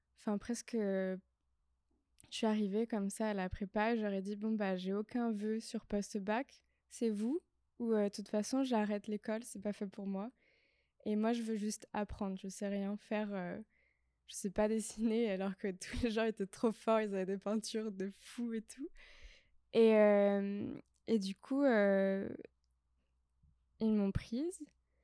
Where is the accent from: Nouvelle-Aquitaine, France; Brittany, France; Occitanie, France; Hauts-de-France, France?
Brittany, France; Pontivy; Moi je suis bretonne aussi de base. Mais plutôt de Centre-Bretagne et de Pontivy d'ailleurs, voilà, qui est vraiment le milieu de la Bretagne.